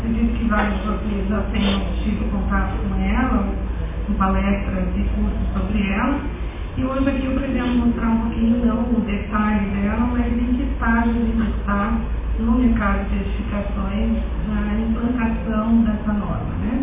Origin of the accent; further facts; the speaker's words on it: Paraná, Brazil; now in São Paulo, Brazil; Eu sou paranaense de Vasco, mas estou radicada em São Paulo há muitos anos, onde ainda é muito próximo da minha terra natal.